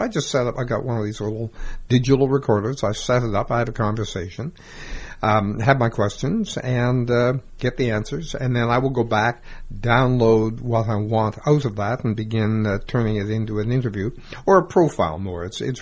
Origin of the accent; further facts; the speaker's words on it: Toronto, Ontario, Canada; born there; So I kind of grew up here and spent all my summers here. I was born in Toronto and educated there